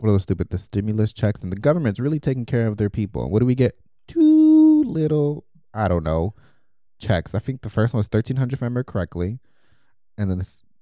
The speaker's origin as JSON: {"language": "English", "country": "United States", "said": "Europe or somewhere. I'm like, where are you from? The U.S. Like, I don't even want to say that's where I'm from."}